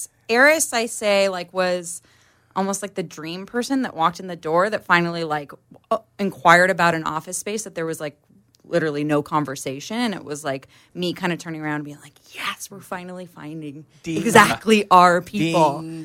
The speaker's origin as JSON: {"language": "English", "region": "California", "country": "United States", "tie": "born or raised there", "said": "I grew up in Orange County, but I was living and working in San Francisco"}